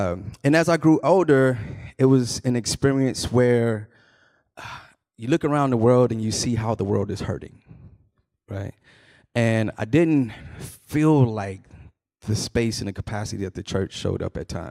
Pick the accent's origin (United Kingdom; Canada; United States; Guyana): United States; Dallas, Texas; I'm from Dallas, born and raised. I grew up in the South, and so I was Baptist, grew up Baptist.